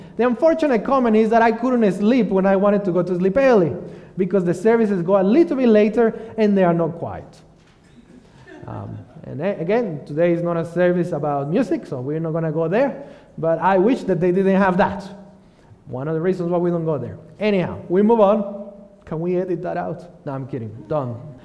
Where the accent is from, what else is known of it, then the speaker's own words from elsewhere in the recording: Mexico; I would go to the shopping centers where I grew up in Mexico, big shopping centers